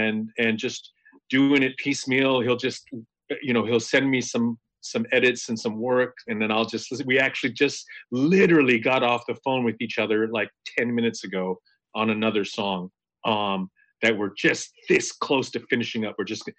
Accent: Bethel, Alaska, United States; I was showing her and Heather my hometown. And this, you know, it was in my hometown, in Bethel, in Montpellier.

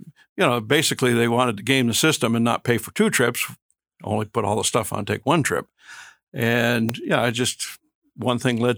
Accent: New Hampshire, United States; now in Barrow, United States; I grew up in New Hampshire.

